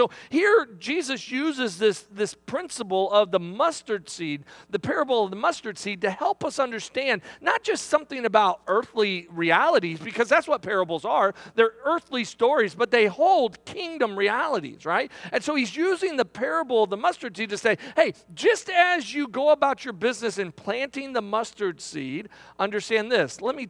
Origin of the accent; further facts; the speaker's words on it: St. Louis, Missouri, United States; In fact, I grew up here in St. Louis.